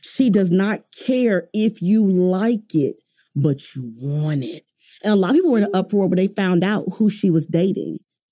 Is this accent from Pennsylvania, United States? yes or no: no; Houston, Texas, United States; first of all, I'm originally from Houston. And let me tell you, baby, that's all we serving, first of all.